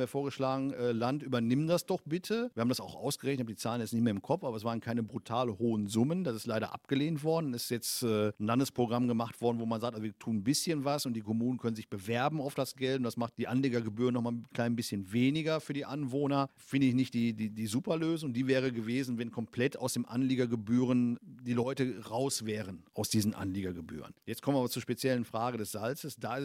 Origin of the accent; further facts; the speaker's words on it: Kamp-Lintfort, North Rhine-Westphalia, Germany; ich komme aus Kamp-Lintfort